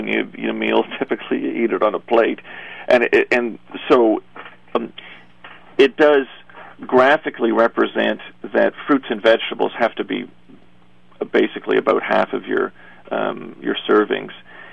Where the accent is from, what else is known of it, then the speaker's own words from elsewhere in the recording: Canada; Well, I mean, I'm a Canadian.